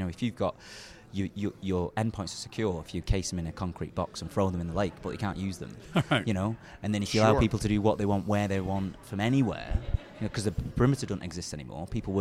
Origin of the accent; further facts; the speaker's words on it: United Kingdom; I'm from the UK.